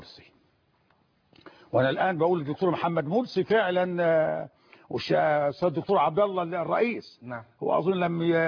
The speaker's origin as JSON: {"language": "Arabic", "country": "Egypt", "said": "لأن بلدنا مصر بلد إسلامي"}